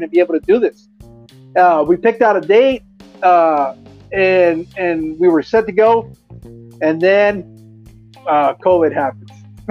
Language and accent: English; Mexicali, Baja California, Mexico; "Hey, dude, I'm from Mexicali. Hit me up after the stream."